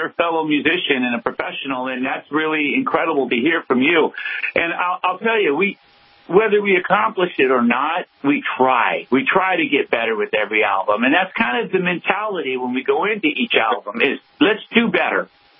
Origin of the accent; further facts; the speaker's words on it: Hollywood, California, United States; A lot of Christian bands are raised in the church or around the church, and we weren't. We were raised in Hollywood, and we were playing clubs.